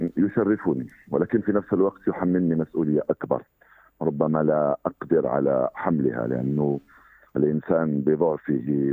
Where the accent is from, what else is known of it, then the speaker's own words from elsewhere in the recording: Algeria; ومختلف التجارب التي عشناها نحن كجزائريين